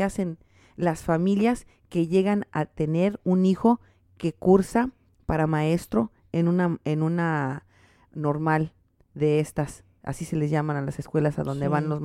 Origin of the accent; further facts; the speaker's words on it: Mexico; orgullosamente soy una mexicana orgullosamente hablo, leo y escribo mi idioma.